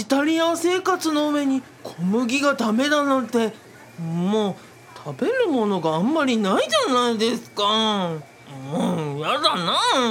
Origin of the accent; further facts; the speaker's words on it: Fukuoka, Japan; 僕も福岡の人間ですが、なるべく標準語で話すように教育されてきましたから